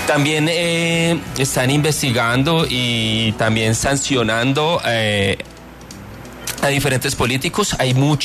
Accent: Bucaramanga, Santander, Colombia; born there; yo, por un lado, nací en Bucaramanga y mi cédula está inscrita en Envigado.

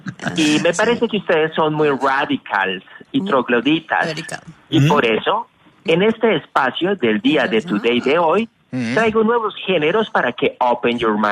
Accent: Manizales, Caldas, Colombia; born there; nací en President with a bullet in the head, es decir, en Kennedy. Un barrio de acá de... un barrio de acá de Manizales.

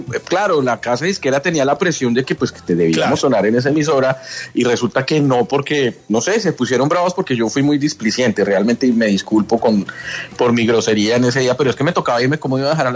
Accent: Colombia; como colombianos, darnos cuenta, esto lo quiero compartir públicamente, en el País Vasco, grabando Marteco Uriac, nos dimos cuenta de lo colombianísimos que somos

